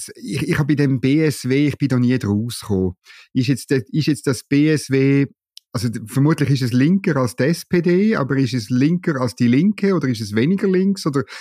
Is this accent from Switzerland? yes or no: yes; Switzerland; das dürfen wir als Schweizer halt frei, wie wir sind, immer noch sagen